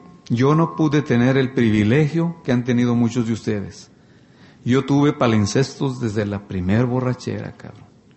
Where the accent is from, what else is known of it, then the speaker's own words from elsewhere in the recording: Durango, Mexico; now in United States; Yo vengo, es un pueblo en Durango, ¿no? De donde yo soy.